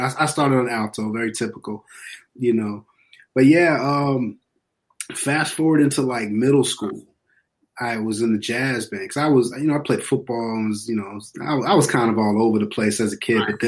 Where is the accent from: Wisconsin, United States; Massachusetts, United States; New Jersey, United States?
Massachusetts, United States; I grew up on the East Coast, just south of Boston in Massachusetts